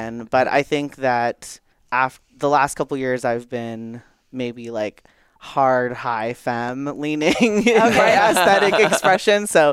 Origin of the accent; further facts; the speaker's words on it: Houston, Texas, United States; I grew up in Houston.